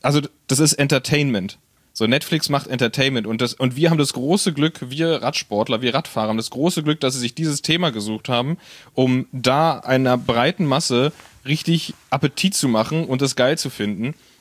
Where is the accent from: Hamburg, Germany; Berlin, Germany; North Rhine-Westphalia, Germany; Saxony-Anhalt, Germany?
Berlin, Germany; Als Berliner fühlt man sich, glaube ich, hier schon wohl.